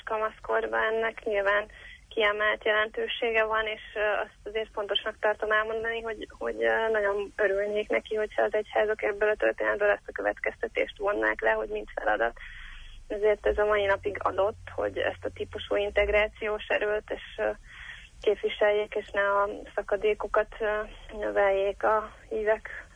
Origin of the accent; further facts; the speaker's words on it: Nyíregyháza, Szabolcs-Szatmár-Bereg, Hungary; amikor én gimnazista voltam Magyarországon, abszolút működött a Nyíregyházán, ahol felnőttem